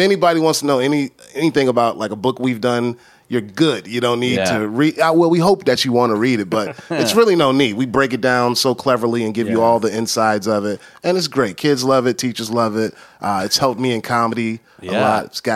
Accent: Newport News, Virginia, United States; I grew up in Virginia. I grew up in Newport News, Virginia. I grew up in the same town as Michael Vick and Allen Iverson, if that puts anything on where I grew up at.

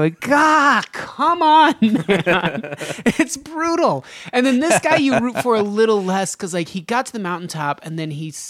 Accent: Reno, Nevada, United States; Reno, Nevada.

